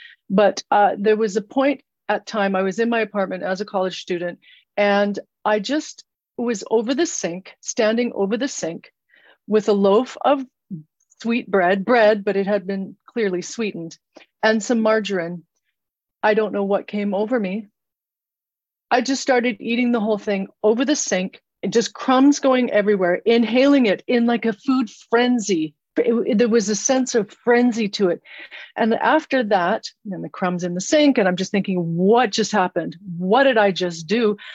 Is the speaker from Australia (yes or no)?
no; Canada; moved away as an adult; also born or lived in New Zealand; I'm from Canada. I left Canada. I got a job in New Zealand.